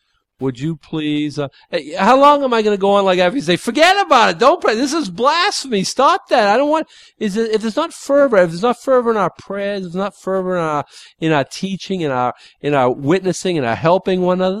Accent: United States; I'm an American, for goodness sake.

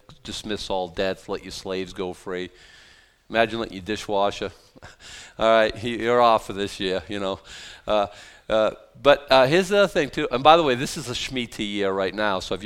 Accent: Boston, Massachusetts, United States; And that's the best Southern accent I got from Boston. I'm from South Boston, so it's kind of, I don't know.

